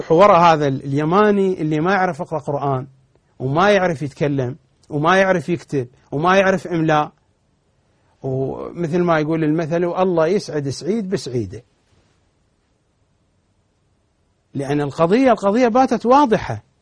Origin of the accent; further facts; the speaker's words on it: Iraq; وإحنا هم عراقيين وهم موجودين في كل مكان يعني خارج العراق